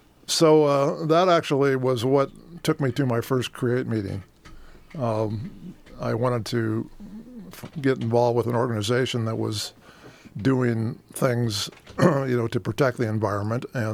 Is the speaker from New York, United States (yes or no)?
no; Grants Pass, Oregon, United States; I was raised in Southern Oregon, down in Grants Pass, timber country. My neighbors were loggers, and my best friends were loggers.